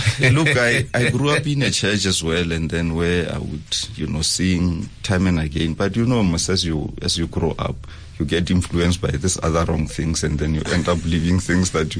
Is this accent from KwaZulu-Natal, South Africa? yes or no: no; Hwibi, Limpopo, South Africa; There is a village called Hwibi. That's where I was born and bred.